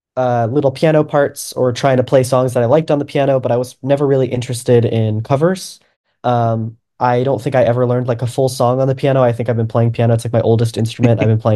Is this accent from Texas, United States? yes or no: no; New York, United States; I had a piano at the house that I grew up in, and I grew up in New York, and I had an acoustic upright piano at the house